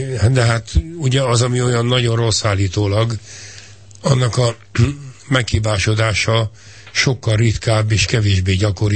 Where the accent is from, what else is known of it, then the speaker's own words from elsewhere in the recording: Budapest, Hungary; Hát én született budapesti vagyok, ős budapesti, valószínűleg pozitívan elfogult is vagyok ezzel a várossal.